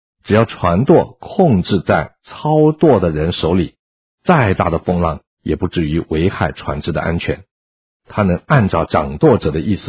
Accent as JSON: {"language": "Chinese", "country": "China", "said": "我们中国人也说，星星之火可以燎原"}